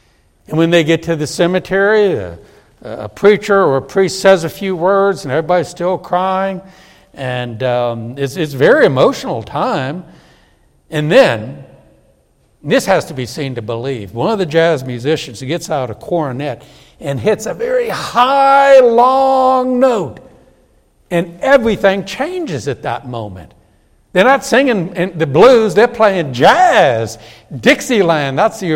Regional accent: New Orleans, Louisiana, United States; I'm from New Orleans. I have seen the old-fashioned jazz funeral processions.

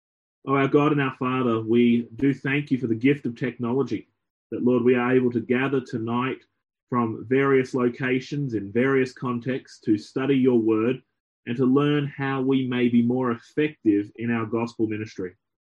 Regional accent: Brisbane, Queensland, Australia; moved away as an adult; now in Cornwall, United Kingdom; As has been mentioned, my accent gives it away that I'm not from here. I'm from Australia, but I was sent across to the UK by my home church in Brisbane to serve as a missionary here in Cornwall.

